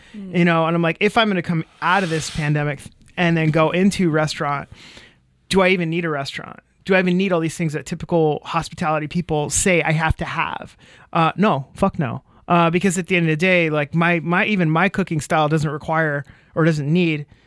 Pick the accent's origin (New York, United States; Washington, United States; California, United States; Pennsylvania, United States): Washington, United States; Seattle; I grew up in Seattle and there's incredible dim sum. There's incredible regional Chinese food. I grew up around that.